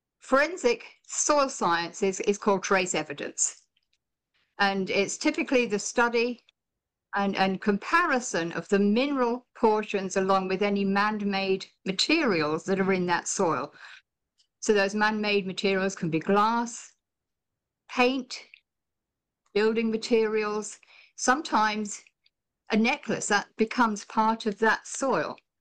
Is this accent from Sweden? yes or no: no; United Kingdom; I'm a Brit, a transplant